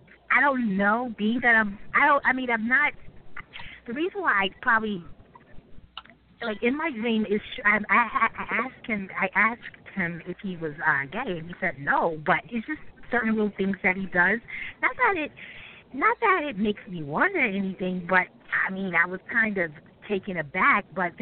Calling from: New York City, New York, United States; I'm calling from New York City.

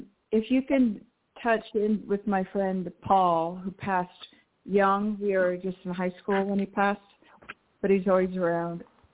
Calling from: New Mexico, United States; I am calling from New Mexico.

